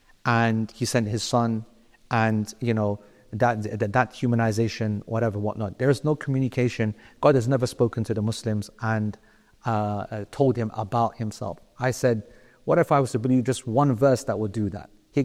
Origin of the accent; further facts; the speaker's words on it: London, United Kingdom; I was from London